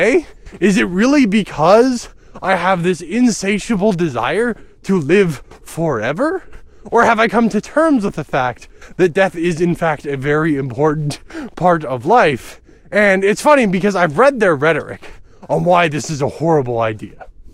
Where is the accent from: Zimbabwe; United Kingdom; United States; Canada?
Canada; And as a Canadian, our country has a history with treating people in horrific and terrifying ways